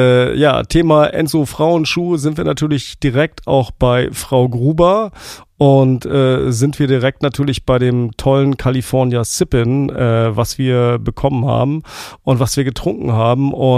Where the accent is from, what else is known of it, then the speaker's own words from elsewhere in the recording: Lüneburg, Lower Saxony, Germany; Ich komme ja aus Lüneburg